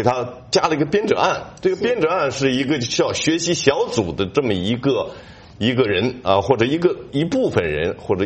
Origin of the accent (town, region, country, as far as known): China